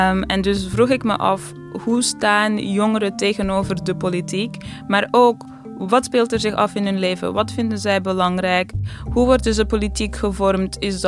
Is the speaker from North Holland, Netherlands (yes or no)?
yes; Amsterdam, North Holland, Netherlands; Rotterdam lijkt mij als Amsterdammer, leek Rotterdam mij interessanter.